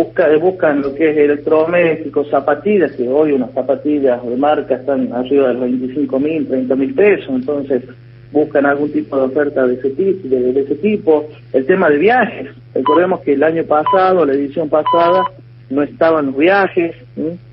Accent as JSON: {"language": "Spanish", "region": "La Rioja", "country": "Argentina", "said": "Más que Catamarca, somos vecinos de Catamarca, de La Rioja."}